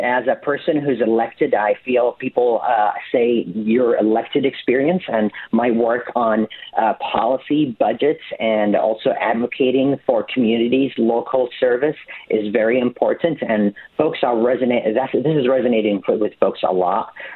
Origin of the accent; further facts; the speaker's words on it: Tucson, Arizona, United States; born there; now in Oregon, United States; I was born in Tucson, Arizona, lived abroad, and came back to the United States and called Oregon home exactly 10 years, almost to the day.